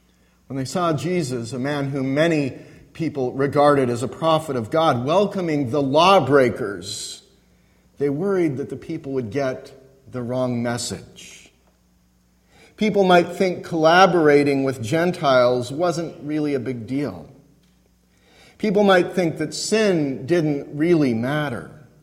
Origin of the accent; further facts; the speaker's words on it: Colorado, United States; also born or lived in Oklahoma; I grew up in Colorado and then spent 4 years in Oklahoma, where there is no professional football team.